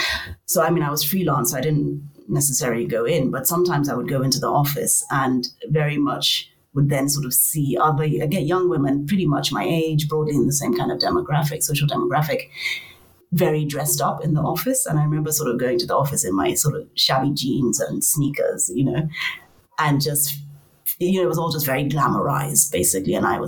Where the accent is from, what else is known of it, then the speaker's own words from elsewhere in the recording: Nigeria; I come from Nigeria. So after finishing my master's, I worked for 4 years in publishing in Nigeria.